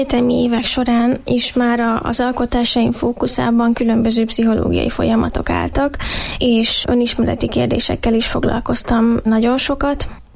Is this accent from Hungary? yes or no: yes; Radostyán, Borsod-Abaúj-Zemplén, Hungary; Miskolc mellől származom, egy kis faluból.